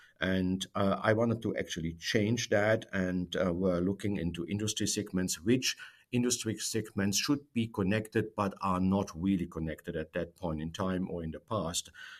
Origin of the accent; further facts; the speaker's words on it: Germany; I'm originally from Germany, and I'm also an American citizen.